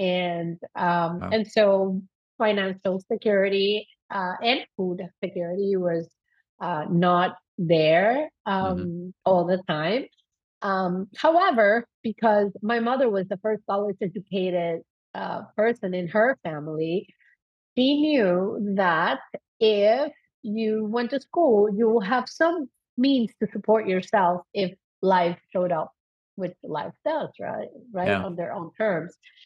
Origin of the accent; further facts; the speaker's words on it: Caracas, Capital District, Venezuela; first language Spanish; English is a second language; moved away as an adult; also born or lived in United States; And so I was raised in Caracas, the capital of the country. We did not have the financial means to visit America.